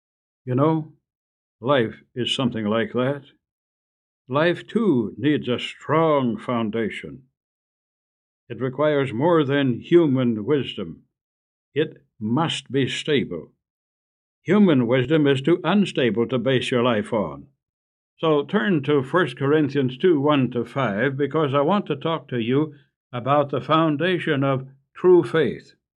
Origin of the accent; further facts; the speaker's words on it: Midland, Michigan, United States; In my hometown of Midland, Michigan, a consumer power company was constructing a building